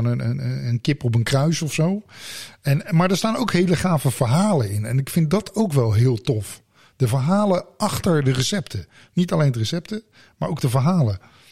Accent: The Hague, South Holland, Netherlands; ik kom officieel uit het Haagse.

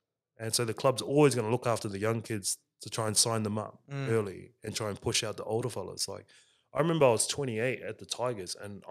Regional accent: New Zealand; But when I grew up in New Zealand, bro, we were outside until the sun went down.

